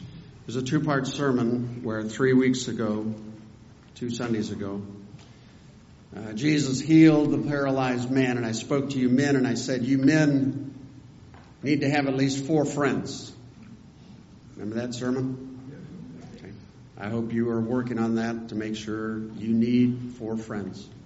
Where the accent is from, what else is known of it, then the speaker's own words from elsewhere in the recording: Nevada City, California, United States; was now happening in my hometown in Nevada City, California.